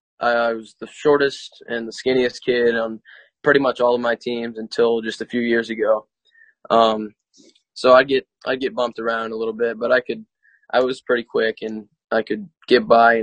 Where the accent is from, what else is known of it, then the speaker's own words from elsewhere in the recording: Readfield, Maine, United States; I'm from Readfield. I live in Readfield, Maine.